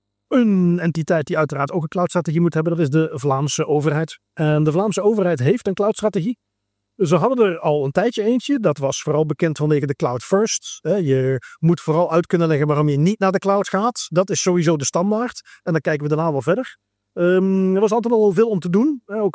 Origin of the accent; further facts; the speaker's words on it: Netherlands; Ten eerste wat me opviel, als Nederlander oorspronkelijk, we zijn toch vaak al iets meer bezig met Engelse termen